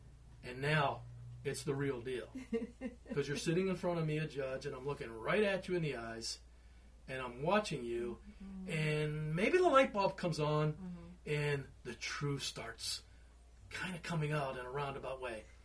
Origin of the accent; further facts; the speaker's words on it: Pittsburgh, Pennsylvania, United States; also born or lived in Prince William County; I grew up in Pittsburgh. It's changed up there in some respects.